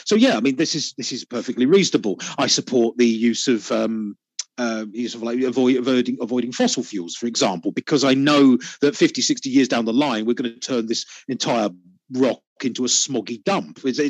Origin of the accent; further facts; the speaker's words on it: United Kingdom; you're obviously an American, I'm British.